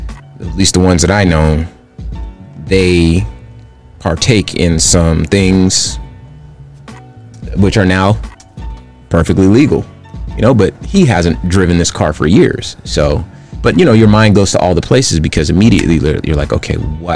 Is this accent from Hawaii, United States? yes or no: no; California, United States; You know, I'm from California, right? I love lowriders.